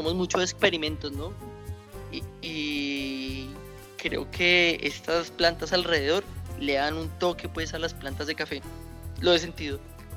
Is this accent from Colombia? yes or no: yes; Colombia; cómo es que nosotros, siendo colombianos, no lo llevamos.